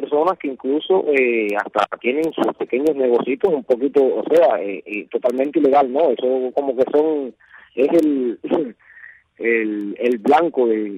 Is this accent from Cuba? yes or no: yes; Cuba; como cubanos al fin